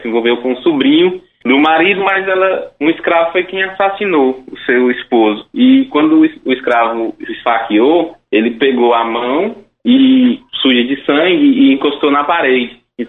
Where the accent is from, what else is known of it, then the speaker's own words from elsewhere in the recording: Quixeramobim, Ceará, Brazil; Exatamente, sou de Xeramobim, mas estou sempre em Quixadá também